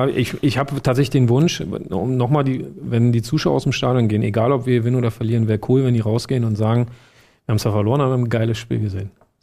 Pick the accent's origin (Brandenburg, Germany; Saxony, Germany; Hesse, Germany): Brandenburg, Germany; Strausberg; Ich habe meine Kindheit tatsächlich in Strausberg. So, das ist schon so, ich bin da aufgewachsen und das ist schon der Ort, meine ganze Familie lebt da. Das ist dann doch noch ein Ticken mehr Heimat als Halle.